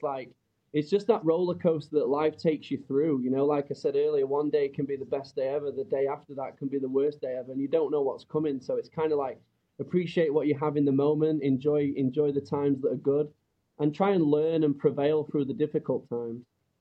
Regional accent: Yorkshire and the Humber, United Kingdom; Specifically Yorkshire.

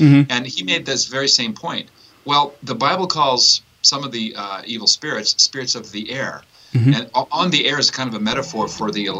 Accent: Canada; I grew up in Canada, and I maybe it's just that I've become acclimated

